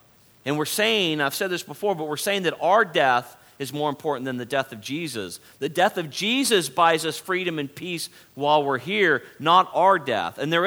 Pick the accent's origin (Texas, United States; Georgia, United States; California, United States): California, United States; I'm no longer a Californian. I'm no longer from the West Coast.